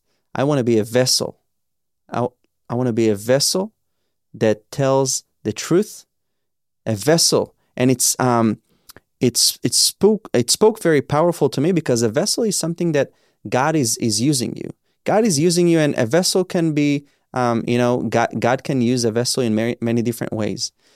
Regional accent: Israel; I was born and raised in Israel.

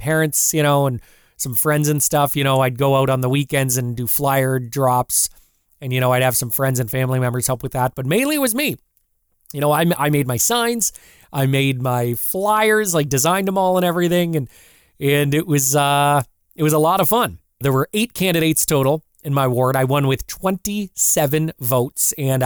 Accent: Windsor, Ontario, Canada; So born and raised in Windsor. Lived here pretty much my entire life

